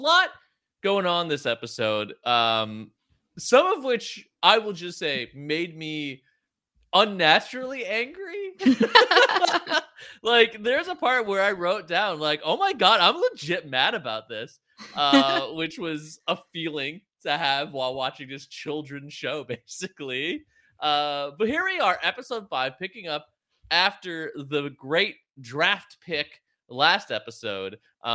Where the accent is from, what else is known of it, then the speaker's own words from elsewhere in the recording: Brooklyn, New York, United States; From Brooklyn, New York, here as always with my co-host